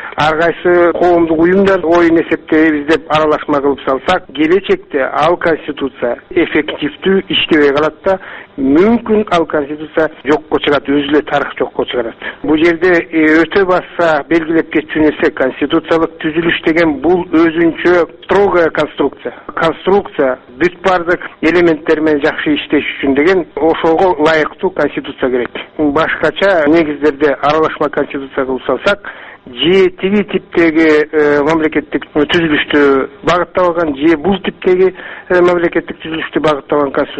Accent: Bishkek, Kyrgyzstan; Бишкектен болом.

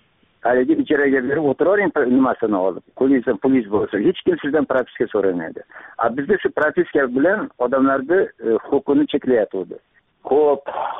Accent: Xorazm Region, Uzbekistan; moved away as an adult; now in Tashkent, Uzbekistan; siz Xabarizmon tomida tug'ilib o'sganman, o'qishga kirib, Toshkentda o'qishda bitirib, Toshkentda qoldim. Toshkentda kvartira oldim, ya'ni yosh mutaxassis sifatida. Hozirgacha meni propiskam Toshkentda.

